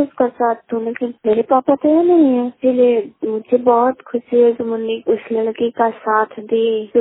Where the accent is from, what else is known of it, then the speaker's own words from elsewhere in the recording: Rajnagar, Bihar, India; मेरा घर राजनगर थाना चंडी जिला नालंदा राज बिहार, मैं भारत देश की रहने वाली हूँ।